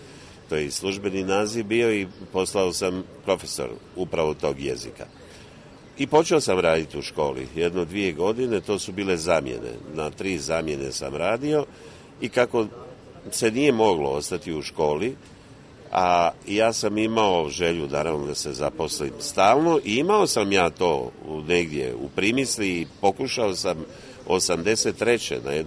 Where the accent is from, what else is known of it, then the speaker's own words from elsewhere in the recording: Tisno, Šibenik-Knin County, Croatia; Kao dijete živio sam u Dalmaciji, dakle govorimo o početku 60. godina, to je jedno malo mjesto, tjesno u to doba, a sada se zove Tisno, vraćeno mu je prvotno ime od prije Drugog svjetskog rata.